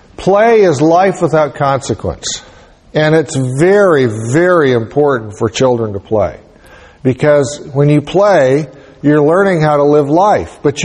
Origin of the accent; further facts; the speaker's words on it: Boulder, Colorado, United States; I remember, I come from Boulder. I don't come from Nashville.